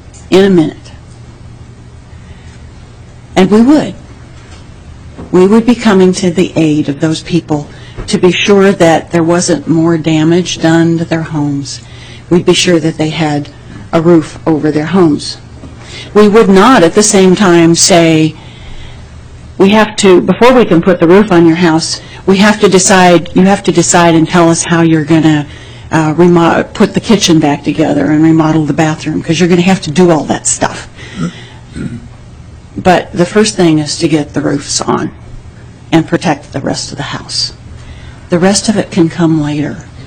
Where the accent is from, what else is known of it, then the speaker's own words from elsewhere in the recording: Kansas, United States; I'm originally from Kansas, and I grew up in Tornado Alley.